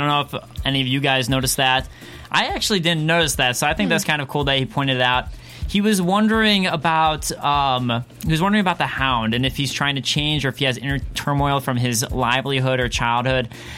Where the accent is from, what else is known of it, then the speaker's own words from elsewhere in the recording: Detroit, Michigan, United States; I'm from Detroit